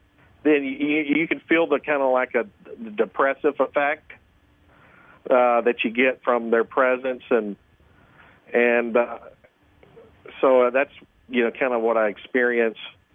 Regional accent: Texas, United States; I just travel around different places, but, you know, I'm from Texas.

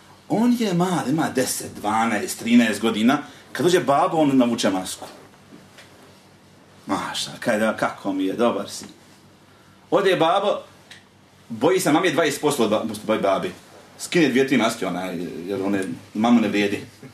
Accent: Bosnia & Herzegovina; Nekad imam osjećaj da samo kod nas u Bosni nema izdajica

